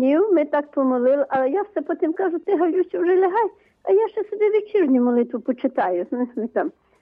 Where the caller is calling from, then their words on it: Vinnytsia, Vinnytsia Oblast, Ukraine; Це Вінниця. Це я знов дзвоню.